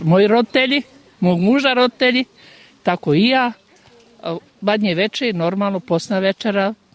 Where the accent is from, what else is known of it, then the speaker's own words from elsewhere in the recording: Banja Luka, Republika Srpska, Bosnia & Herzegovina; Ja sam iz Banja Luke, muž mi je isto iz Banja Luke i nosimo svoje običaje odatle.